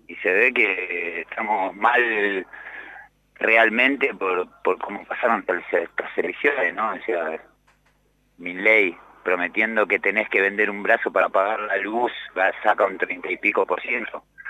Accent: Avellaneda, Buenos Aires Province, Argentina; Soy de Avellaneda. ¿De en este momento estoy en Avellaneda, Wilde.

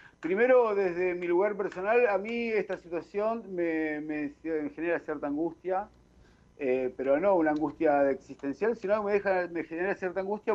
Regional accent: Carmen de Areco, Buenos Aires Province, Argentina; allá en el pueblo donde soy natal, Carmen de Areco.

